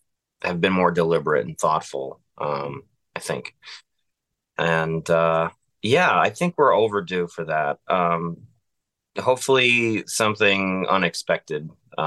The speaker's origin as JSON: {"language": "English", "town": "North Providence", "region": "Rhode Island", "country": "United States", "said": "Like I'm from North Providence. Like I don't have any business with that."}